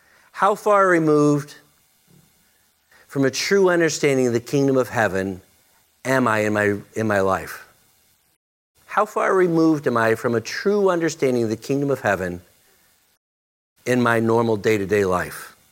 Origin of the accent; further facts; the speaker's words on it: El Paso, Texas, United States; Not the fact I was born in El Paso, Texas. I'm a Texan and an American.